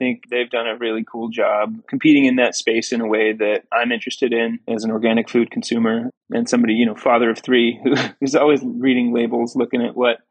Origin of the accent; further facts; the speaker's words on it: Oregon, United States; I think it's just part of growing up in Oregon, maybe the Pacific Northwest, right?